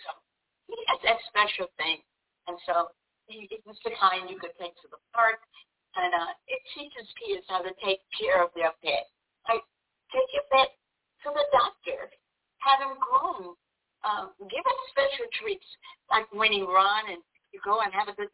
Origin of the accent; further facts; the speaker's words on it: Birmingham, Alabama, United States; I'm from Birmingham, Alabama, and right now I work at the healthcare for girls.